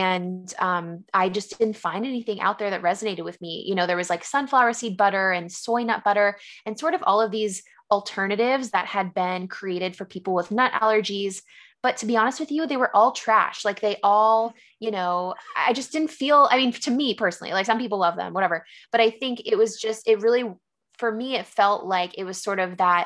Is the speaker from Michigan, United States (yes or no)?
no; San Diego, California, United States; also born or lived in San Francisco; now in Philadelphia, United States; I live currently in Philadelphia. I'm very new to the East Coast. I actually was born and raised in San Diego, lived in San Francisco for a little bit